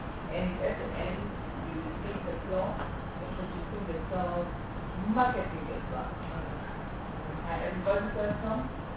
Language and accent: English; Eastern Cape, South Africa; English is a second language; I'm from the Eastern Cape. My mother's family is in Kosovo. In the Eastern Cape, I come from a single village.